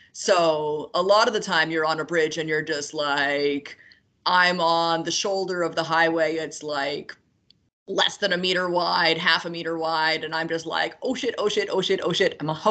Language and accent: English; Canada; growing up in Canada, I'd meet travelers, and they'd say, like, oh, have you been to Niagara Falls? Have you been to Lake Louise?